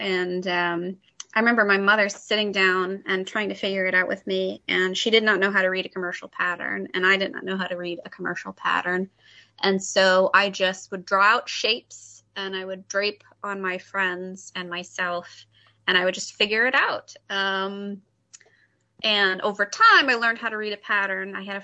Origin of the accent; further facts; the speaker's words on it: Midwest, United States; growing up in the Midwest, you know, people who work in the creative field are people that do not live there from the perspective of my family and a lot of people that I knew